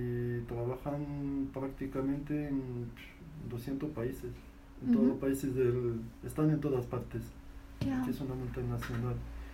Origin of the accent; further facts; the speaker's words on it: Tetouan, Tanger-Tetouan-Al Hoceima, Morocco; Pues soy de norte, Tetuán, una ciudad que se ubica en el norte, que está